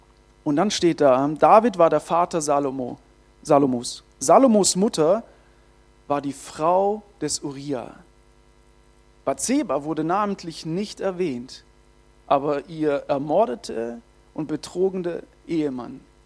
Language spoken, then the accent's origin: German; Baden-Württemberg, Germany; Ja, ich bin Schwabe, ich kann sowas.